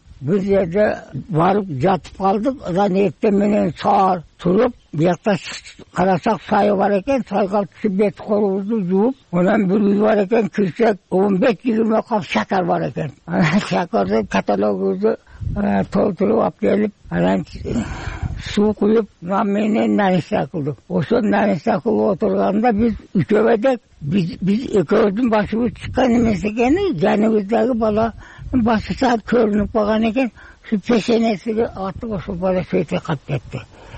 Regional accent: Osh, Osh Region, Kyrgyzstan; каяктан болосуз, мен Оштон болом.

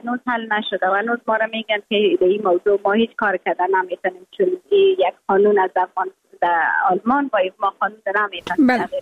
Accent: Afghanistan; moved away

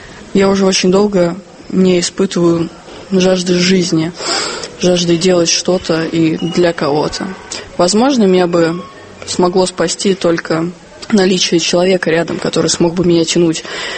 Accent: Moscow, Russia; born there; Я родилась в Москве в 88 году.

